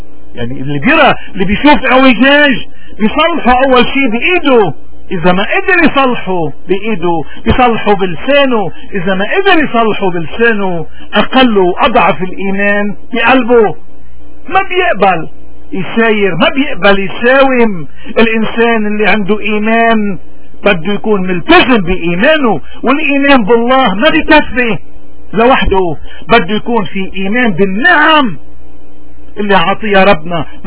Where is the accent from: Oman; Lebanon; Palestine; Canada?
Lebanon; نحن كلبنانيين اليوم، نحن رغم كل المآسي اللي عم نمر فيها